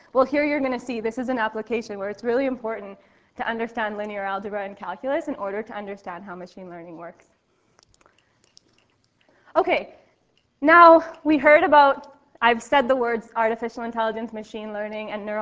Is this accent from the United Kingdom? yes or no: no; Winnipeg, Manitoba, Canada; now in Waterloo, Canada; So I grew up in Winnipeg. I did my bachelor's degree there. Then I moved to Waterloo, and I did my graduate studies there